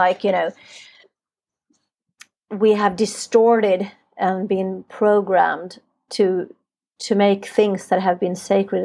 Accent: Sweden; I'm born and raised in Sweden, and here when you come into menopause, they have, you know, like not so nice words.

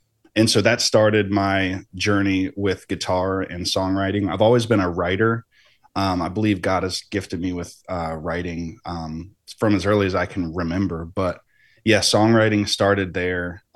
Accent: Lynchburg, Virginia, United States; but for me, I am from here. I'm zooming in from Lynchburg, VA. That's where I reside.

